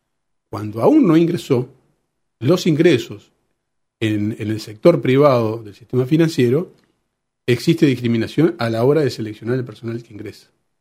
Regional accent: Uruguay; como trabajadores y como uruguayos en general vamos procesando estos cambios

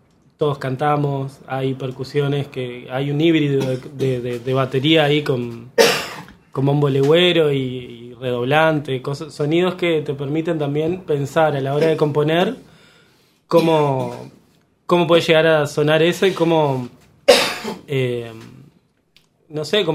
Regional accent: Maldonado, Uruguay; now in Montevideo, Uruguay; tanto en Maldonado, yo soy de Maldonado, como acá cuando llegué a Montevideo

